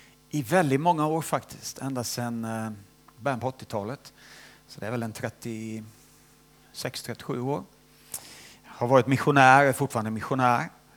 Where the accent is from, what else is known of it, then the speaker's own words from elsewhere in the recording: Småland, Sweden; also born or lived in Vänersborg; now in United Kingdom; Smålänning är jag inte, för att jag är född i Vänersborg. Så det är inte så jättelångt härifrån. Men jag är uppväxt i Småland.